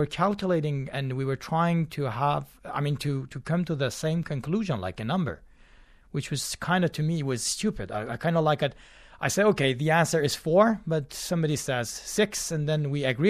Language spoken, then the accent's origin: English; Shiraz, Fars, Iran; born there; English is a second language; now in Tehran, Iran; I was born in Shiraz.